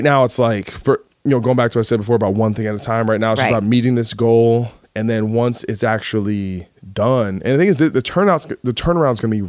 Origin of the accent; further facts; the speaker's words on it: United States; Seville, but I say Seville because I'm from America. We speak American.